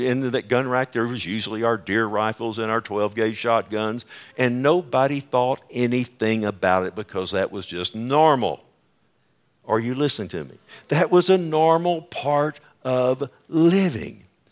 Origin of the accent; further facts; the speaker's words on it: Keller, Texas, United States; In the town that I grew up in Keller